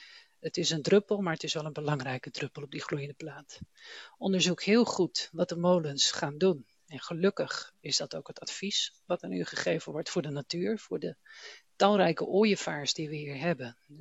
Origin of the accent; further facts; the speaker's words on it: Groningen, Netherlands; born there; Ik ben ooit geboren aan de Korreweg, midden in de stad. En na heel wat verhuizingen en omzwervingen 12 jaar geleden met mijn gezin teruggekomen naar Groningen. Niet naar de stad, maar naar Engelbert. Waar de ruimte is van het platteland, gemoedelijkheid van het dorp